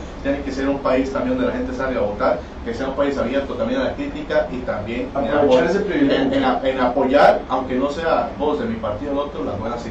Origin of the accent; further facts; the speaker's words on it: Morelia, Michoacán, Mexico; Soy de Morelia, lamentablemente no puedo votar allá.